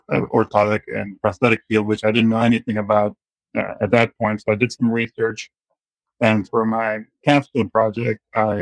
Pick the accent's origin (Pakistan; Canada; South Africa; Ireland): Pakistan; also born or lived in Afghanistan; I grew up as a refugee in Pakistan. I'm originally from Afghanistan. My father worked for Red Cross there.